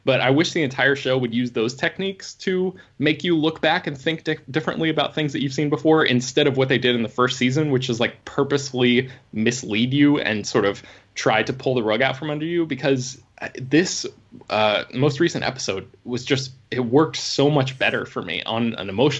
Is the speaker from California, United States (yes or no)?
no; Florida, United States; but like I said, I grew up in Florida, so I think that sort of comes with the territory.